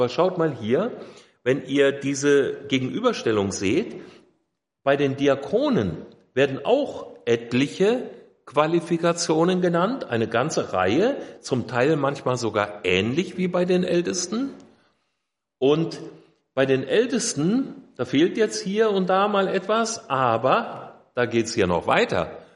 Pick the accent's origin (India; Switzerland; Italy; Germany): Germany; Bad Zwesten, Hesse; Ich bin im Schwalm-Eder-Kreis groß geworden. Bad Zwesten ist mein Heimatort, bei Bad Wildungen, wer das mal gehört hat, südlich von Kassel. Da bin ich aufgewachsen